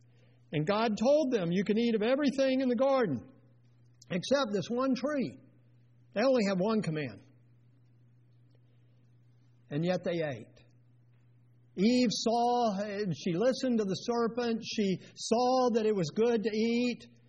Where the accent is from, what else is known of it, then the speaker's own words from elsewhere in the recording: Tennessee, United States; I grew up in East Tennessee.